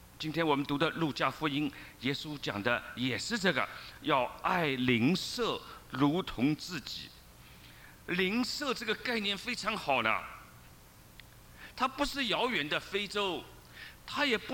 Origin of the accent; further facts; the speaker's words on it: China; 我们中国人呢，自以为是中，我们是在中心，所以我们对周围的这个外国人呢，从前是看不起的。